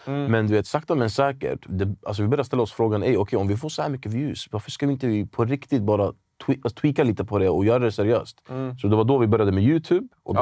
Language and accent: Swedish; Iraq; now in Sweden; Bro, min familj, vi kom från Irak. Från krig. Så det första min farsa gjorde när han kom till Sverige, det var att börja jobba som svetsare.